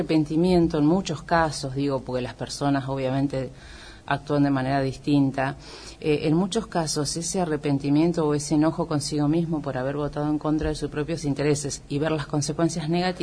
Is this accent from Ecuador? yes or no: no; Argentina; nosotros como argentinos podemos sentirnos orgullosos de nuestros procesos de las luchas de derechos humanos